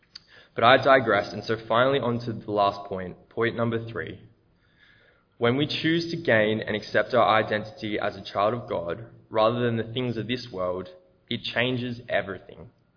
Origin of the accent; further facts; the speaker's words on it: Australia; I'm not going to become Brazilian, I'm Australian.